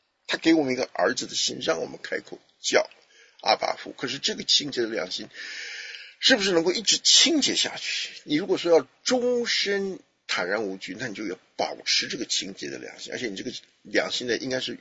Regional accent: Taiwan; 你看，这就是我们台湾人的这个侍奉

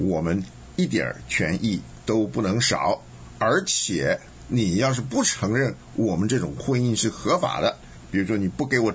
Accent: China; now in United States; 我们从中国来对美国还存有很深的向往的时候，

